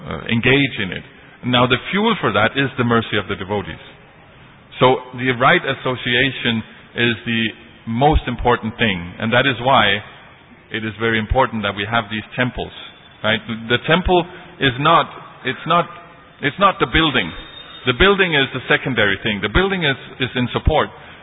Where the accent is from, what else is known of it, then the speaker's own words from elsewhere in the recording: Denmark; I'm from Denmark. Denmark is the most atheistic place in the world, except Sweden, which is the country right next to.